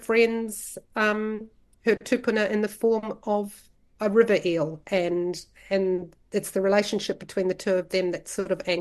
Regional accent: Ngāruawāhia, Waikato, New Zealand; growing up in Ngāruawa here.

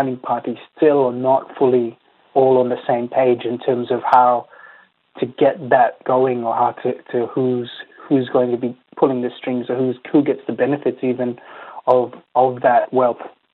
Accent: Western Province, Solomon Islands; even growing up in the Western Province in Solomon Islands, I remember the boats coming over

